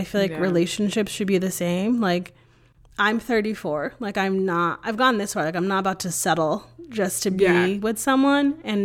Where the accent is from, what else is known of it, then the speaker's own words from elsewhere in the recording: Connecticut, United States; now in Austin, United States; I grew up in Connecticut, one of the most liberal states in the country.